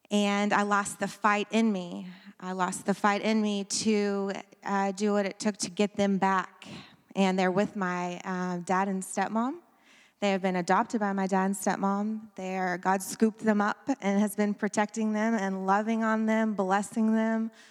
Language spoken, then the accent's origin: English; Beaumont, Texas, United States; I am 34 from Beaumont, Texas.